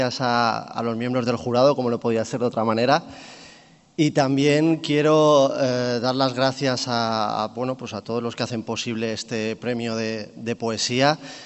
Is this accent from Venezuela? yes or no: no; Alcalá de Henares, Community of Madrid, Spain; Yo soy de Alcalá de Henares, así que lo llevaré allí con mucho orgullo.